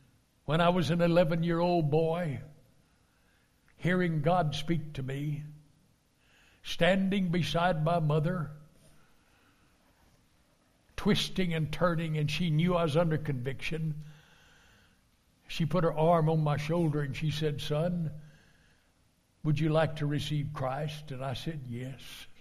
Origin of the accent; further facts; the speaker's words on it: Texas, United States; I think of what I grew up with in Texas, the locust tree.